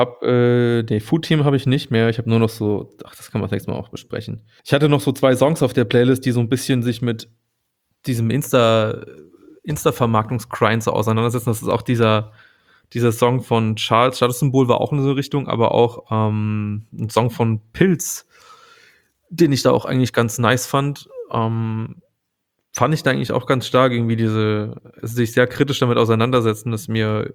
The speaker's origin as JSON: {"language": "German", "region": "Saarland", "country": "Germany", "said": "Ich komme ja original aus dem Saarland."}